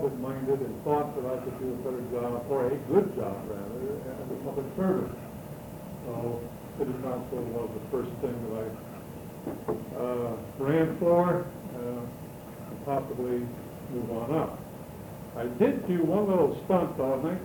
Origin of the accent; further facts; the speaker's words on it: Tucson, Arizona, United States; also born or lived in Michigan / Germany; I was born in Michigan, raised in Tucson, lived in Tucson for about 19 years, went to school there, Tucson High School, and the University of Arizona in Tucson.